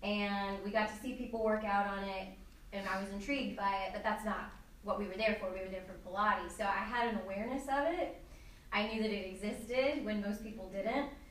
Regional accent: Wilmington, United States; So I moved home. Wilmington is actually my hometown.

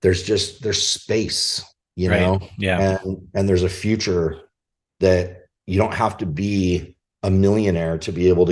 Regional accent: California, United States; One of my best friends, ironically, lives here that I grew up with in Orange County.

